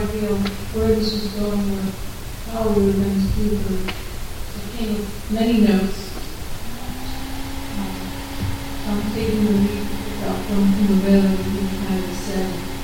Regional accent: Florida, United States; I come from South Florida, and I was picking mangoes

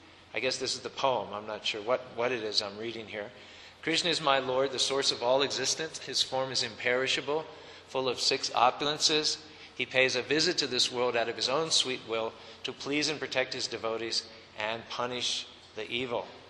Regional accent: United States; Just like in America, I'm a citizen, I'm an American, Obama's an American, so we share our Americanness.

